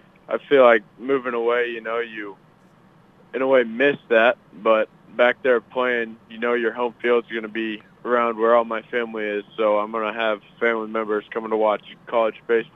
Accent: Cairo, Missouri, United States; now in Coon Rapids, United States; I was actually born and raised in Cairo, Missouri, and Moberly is just about 5 minutes away, so it's a neighboring town, and grew up there for most years of my life, moved up to Coon Rapids about 4 years ago

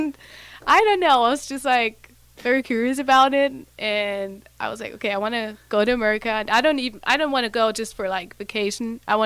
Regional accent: Germany; English is a second language; So, I feel like a lot of houses here only have like one level and a basement.

